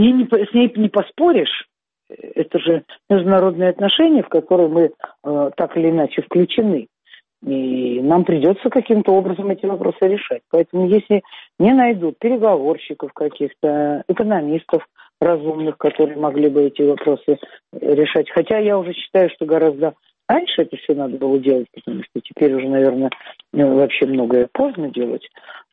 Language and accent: Russian; Russia; как россиянин